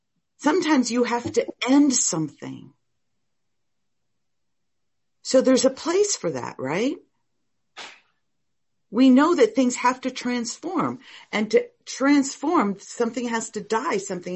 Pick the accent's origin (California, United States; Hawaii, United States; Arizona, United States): Hawaii, United States; moved away as an adult; when I came from Hawaii to the mainland when I was 27, we ended up in Boston and I turned into the road rage bitch.